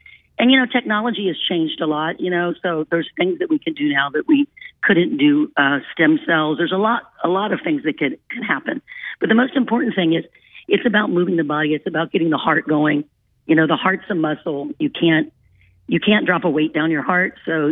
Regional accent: Kentucky, United States; You know, I'm from Kentucky, and when you go back to Kentucky and you see somebody 65

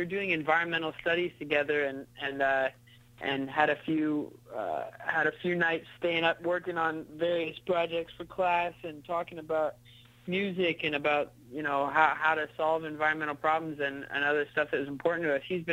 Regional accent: San Francisco, California, United States; now in Los Angeles, United States; We cruised up the West Coast through San Francisco, my hometown

